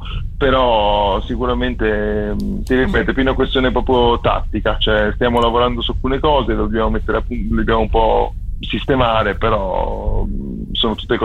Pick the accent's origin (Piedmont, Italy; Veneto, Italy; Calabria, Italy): Veneto, Italy; Padua; io sono di Padova, quindi Mantova e Padova sono due città vicine